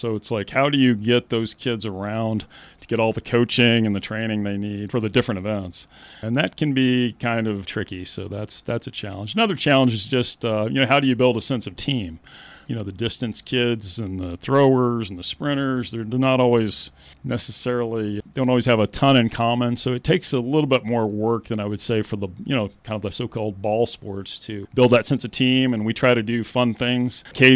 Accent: Riverton, Wyoming, United States; now in Lander, United States; I moved back out here. I met my wife. I was back east. I grew up in Riverton. Ran track over there in high school

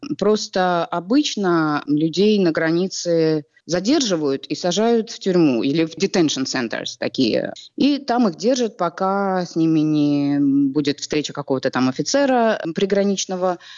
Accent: Uzbekistan; moved away as an adult; now in United States; Я из Узбекистана. Приехала сюда в 91-м году, когда в Узбекистане начались националистические настроения. И оказалась в Нью-Йорке со своим мужем. Мне было 19 лет, и поэтому

